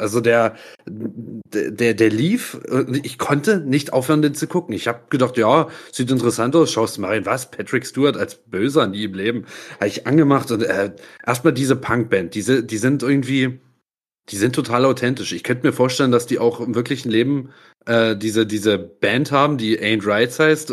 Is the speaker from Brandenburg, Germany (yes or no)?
yes; Forst, Brandenburg, Germany; Ich komme aus Brandenburg, dem dünn besiedelten Brandenburg, aus einer kleinen Stadt namens Forst, Lausitz. Und ja, das war's schon. Hier bin ich geboren und aufgewachsen.